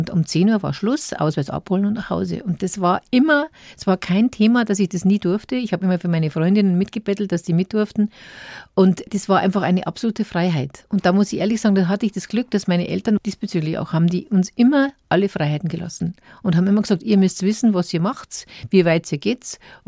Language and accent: German; Munich, Bavaria, Germany; bis ich 10 Jahre alt sind wir in Schwabing aufgewachsen. Und dann sind wir Gott sei Dank nach Mosach gezogen, ans Ende der Welt.